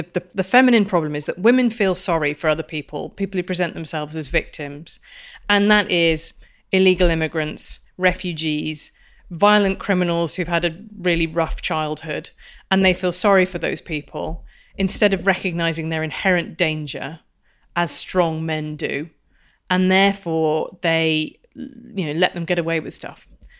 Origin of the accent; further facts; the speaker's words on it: England, United Kingdom; accent: English; Here I live in England, as you can tell from my accent.